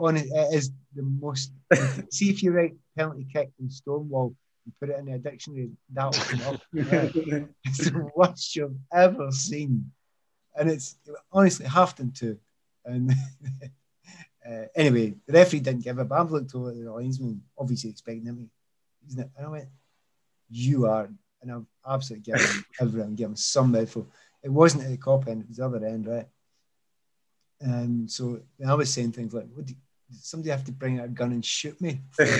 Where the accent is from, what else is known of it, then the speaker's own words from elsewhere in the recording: Scotland, United Kingdom; you know, I'm Scottish.